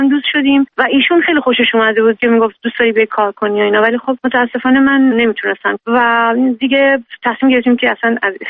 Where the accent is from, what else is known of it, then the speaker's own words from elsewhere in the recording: Iran; ما ایرانی هستیم